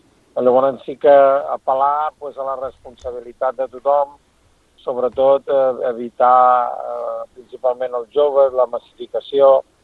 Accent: L'Arboç, Catalonia, Spain; quan vaig néixer a l'Arboç i soc autòcton de l'Arboç

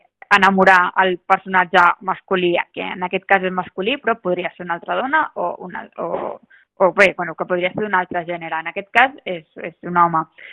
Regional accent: Olèrdola, Catalonia, Spain; Doncs la veritat és que de casa teva, d'on has viscut tota la vida, et convoquin

